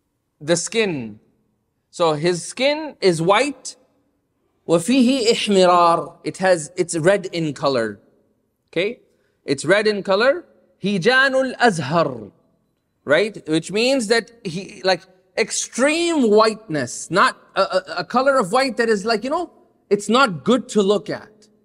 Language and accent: English; Canada; moved away as an adult; now in Atlanta, United States; I'm Canadian. Oh, Canada. So I belong to Canada. I recently moved here. I moved to Atlanta a year and a half ago.